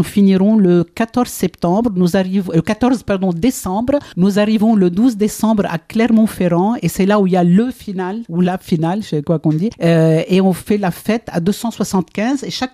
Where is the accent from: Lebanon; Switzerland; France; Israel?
Lebanon; Alors, moi, je suis libanaise, je viens du Liban.